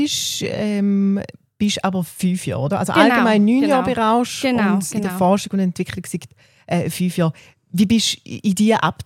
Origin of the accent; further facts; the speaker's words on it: Thurgau, Switzerland; Ich bin in der Nähe von Kreuzlingen aufgewachsen und auch mit den Rauschprodukten aufgewachsen.